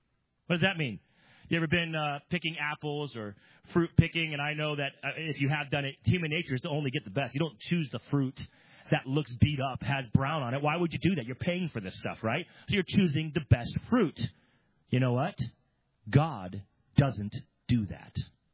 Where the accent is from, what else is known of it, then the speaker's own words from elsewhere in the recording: California, United States; I'm from California, never been to New York City before in my life.